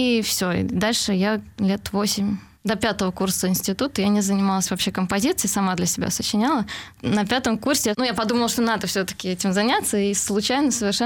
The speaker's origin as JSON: {"language": "Russian", "region": "Moscow", "country": "Russia", "tie": "born there", "said": "Ну, я вообще родилась в Москве."}